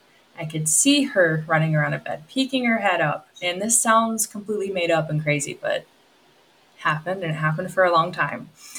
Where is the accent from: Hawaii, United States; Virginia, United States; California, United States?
Virginia, United States; I grew up in Virginia. Virginia is just a lot of war history.